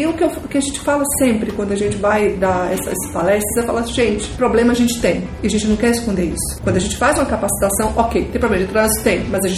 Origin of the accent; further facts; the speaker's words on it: Bahia, Brazil; now in São Paulo, Brazil; Porque até como baiana, temos vários problemas, mas baiano não fala mal da Bahia